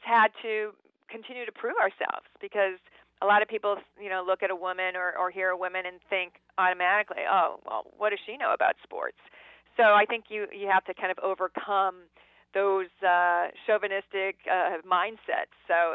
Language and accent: English; Ohio, United States; we had a big backyard at my house where I grew up in Ohio